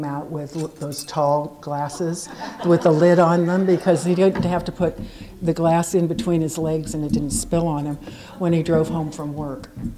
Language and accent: English; Inglewood, California, United States; born there; He lived in Inglewood, and actually, I was born in Inglewood.